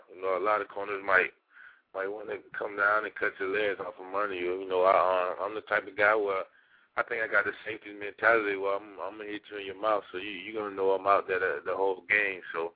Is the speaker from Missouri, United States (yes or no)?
no; Macon, Georgia, United States; I'm going to be in Macon, Georgia, my hometown, with family, with the people who supported me through this whole thing, family and friends.